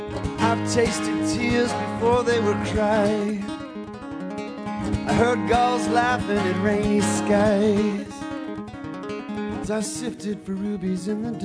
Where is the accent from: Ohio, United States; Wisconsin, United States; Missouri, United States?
Wisconsin, United States; Mequon; I'm from Mequon.